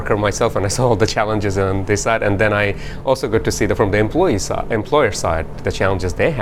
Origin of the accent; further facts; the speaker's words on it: Melbourne, Victoria, Australia; My whole family migrated to Melbourne. I grew up in Melbourne.